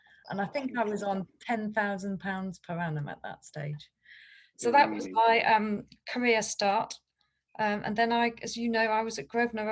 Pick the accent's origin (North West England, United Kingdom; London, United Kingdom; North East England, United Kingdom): North East England, United Kingdom; Newcastle; despite the fact I don't sound it, I'm a Geordie. Grew up in Newcastle. See, I still say Newcastle, not Newcastle.